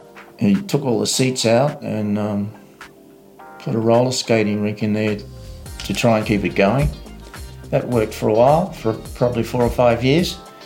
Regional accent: Coonamble, New South Wales, Australia; I was born in Coonamble. I've been here for 74 years.

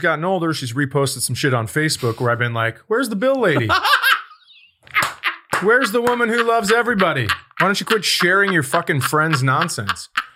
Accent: Fergus Falls, Minnesota, United States; Yeah, Fergus Falls, Minnesota.

